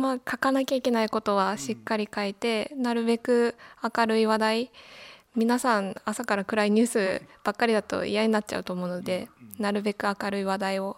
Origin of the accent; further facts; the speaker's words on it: Sapporo, Hokkaido, Japan; 出身は札幌で今26歳です。